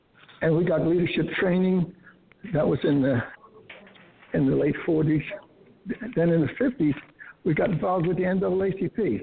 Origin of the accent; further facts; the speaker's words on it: Newark, New Jersey, United States; born and raised in Newark, New Jersey. So I was a part of the urban community and the village that produced us. The Roosevelt section of Newark was a virtual village.